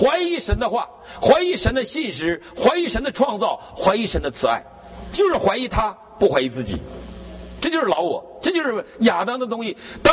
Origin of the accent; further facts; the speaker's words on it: Northeast China, China; 我们东北人不太洗澡的啊